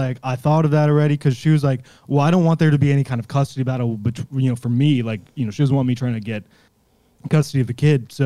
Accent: Ireland; I'm Irish.

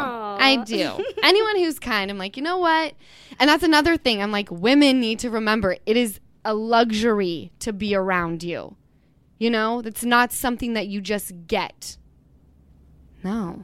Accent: Utah, United States; I've really gotten to know Katie, and we're both from Utah. And Utah, we don't breed bad people.

